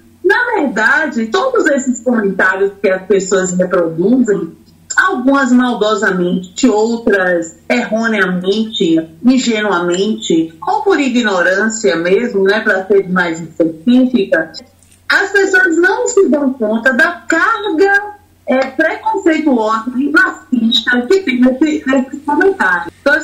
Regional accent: Bahia, Brazil; now in Recife, Brazil; eu sou baiana, atualmente morando em Recife, na verdade há 4 meses, gostando muito de estar morando em Recife.

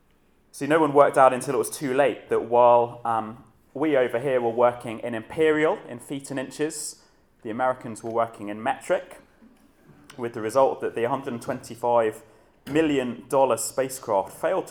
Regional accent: East Midlands, United Kingdom; I was brought up in Northamptonshire.

